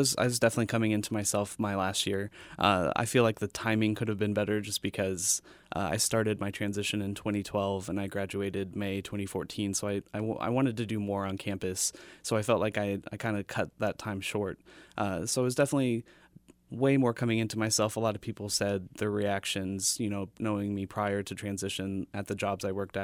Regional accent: Lee's Summit, Missouri, United States; Yes, in Lee's Summit, Missouri.

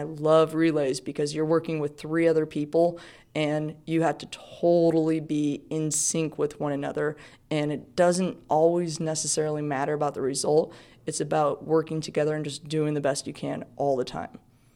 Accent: Redmond, Washington, United States; now in Bothell, United States; I'm originally from Redmond, Washington, but currently living in Bothell, Washington.

